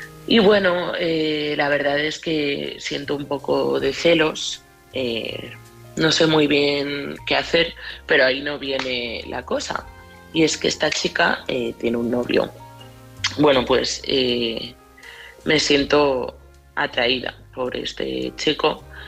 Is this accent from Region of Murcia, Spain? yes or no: no; Madrid, Community of Madrid, Spain; de Madrid.